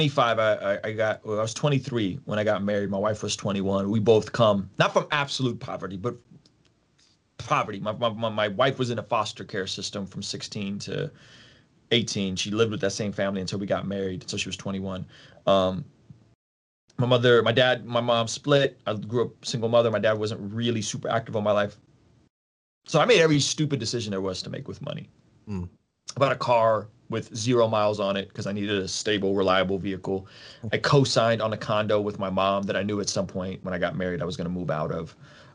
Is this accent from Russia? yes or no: yes; Russia; I grew up in Soviet Russia. People don't know this about me. I grew up under, you know, Soviet communist Russia.